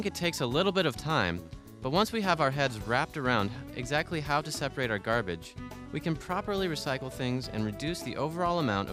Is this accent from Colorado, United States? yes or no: yes; Denver, Colorado, United States; but in my hometown of Denver, there are pretty much only two types of garbage.